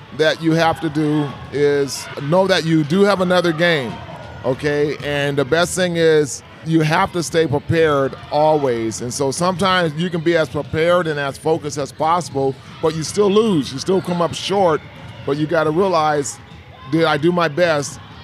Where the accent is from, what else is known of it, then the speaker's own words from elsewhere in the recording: Portland, Oregon, United States; I'm holding the 29th summer basketball camp, our leadership camp I've had here in Portland, Oregon, my hometown, and this is great to be back in my home high school, too.